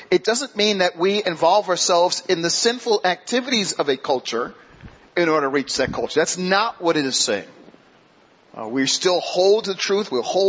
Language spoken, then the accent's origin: English; Queens, New York, United States; I'm from Queens, so that is my culture.